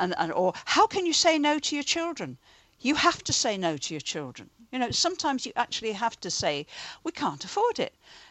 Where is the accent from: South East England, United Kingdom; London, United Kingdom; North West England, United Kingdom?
North West England, United Kingdom; Liverpool; I come from Liverpool.